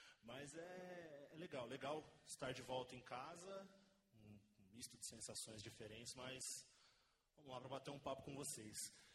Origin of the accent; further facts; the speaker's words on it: Osasco, São Paulo, Brazil; até que eu conheci uma TV regional lá na minha cidade, em Osasco